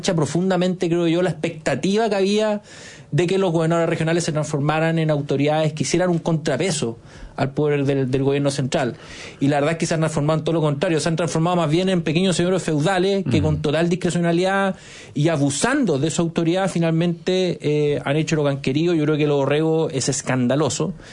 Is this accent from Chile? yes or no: yes; Biobío, Chile; Yo vengo de Biobío, que es una región donde también hubo un escándalo brutal.